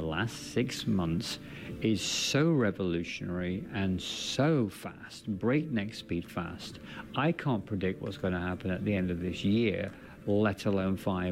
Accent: Derby, East Midlands, United Kingdom; born there; I was born in Derby, England.

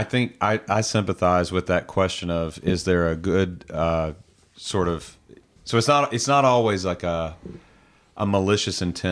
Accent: Nashville, Tennessee, United States; accent: southern; So I got this southern accent, and I show up, and I'm from Nashville. It's like the home of country music, and everybody thinks that I grew up hunting and fishing. I grew up in a city, guys. Like, Nashville's a city, you know?

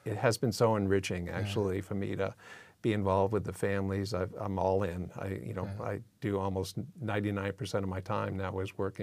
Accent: Massachusetts, United States; born there; I was born in Massachusetts, and we have a little house out on Cape Cod. It might sound crazy that we live in California

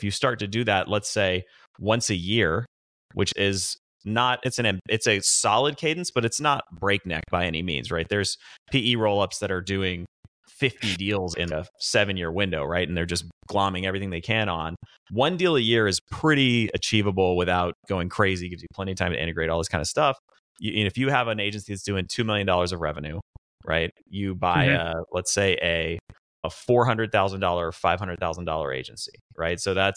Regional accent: Nashville, Tennessee, United States; also born or lived in New York; I'm from Nashville, Tennessee, grew up in Nashville. I worked at Goldman Sachs up in New York for a number of years out of college. Came back to Nashville about 13 years ago

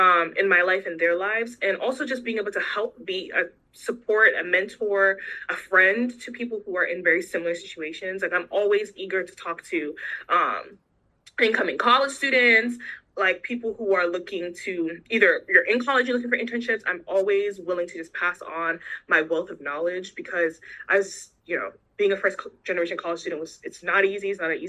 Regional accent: Jamaica; born there; because, you know, I'm immigrant family. I was born in Jamaica.

